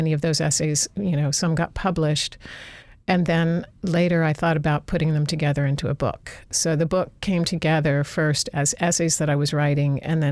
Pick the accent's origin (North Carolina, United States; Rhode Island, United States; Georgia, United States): North Carolina, United States; Asheville; now in Alaska, United States; So I've lived in Alaska for 35 years now. I grew up in Asheville, North Carolina. So I grew up in the mountains.